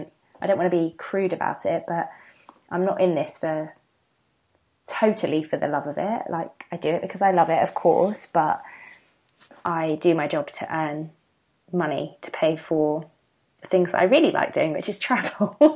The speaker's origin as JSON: {"language": "English", "region": "London", "country": "United Kingdom", "tie": "born or raised there", "also_born_or_lived": "Kent", "said": "I've grown up in London. I consider London to be, in fact, yeah, in all the ways I consider London to be my hometown, even though I'm from the seaside in Kent."}